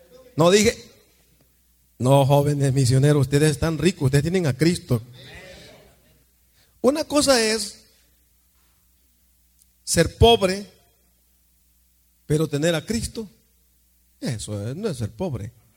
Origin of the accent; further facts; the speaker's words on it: El Salvador; ¿Sabe usted dónde yo soy, va? De allá de ese lugar, de El Salvador.